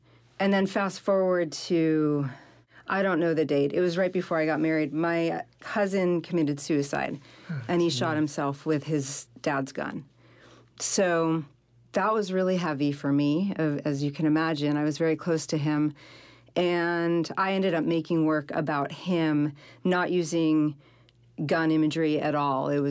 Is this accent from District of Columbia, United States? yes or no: no; Burlington, Vermont, United States; Well, I grew up in Burlington, Vermont, and my dad would go duck hunting.